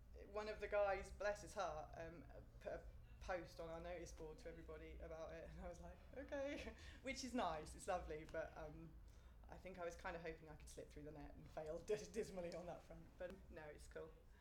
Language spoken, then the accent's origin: English; King's Lynn, East of England, United Kingdom; moved away as an adult; I was born in King's Lynn in Norfolk, which is about an hour away from Cambridge. Was there till I was about 18. Went to university in Bedford.